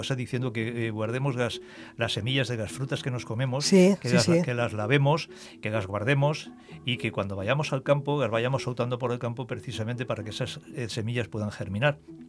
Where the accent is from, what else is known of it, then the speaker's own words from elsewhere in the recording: Valencian Community, Spain; Yo me proclamo valenciano, enamoradísimo de mi tierra y además la defenderé a muerte.